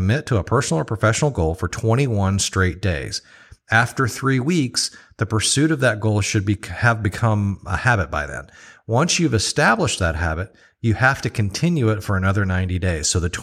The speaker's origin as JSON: {"language": "English", "region": "Oklahoma", "country": "United States", "said": "I'm in Oklahoma right now. This is my home state."}